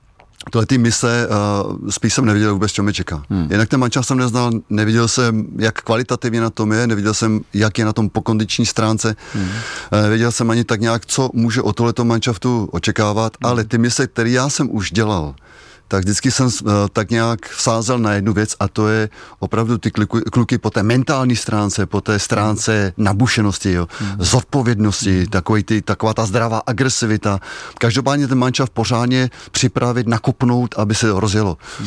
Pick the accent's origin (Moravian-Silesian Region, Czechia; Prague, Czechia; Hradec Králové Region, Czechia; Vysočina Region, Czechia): Prague, Czechia; also born or lived in České Budějovice; Já si spíš připadám Pražák, poněvadž jsem Pražák, ale hlavně byl jsem většinou svého života v Německu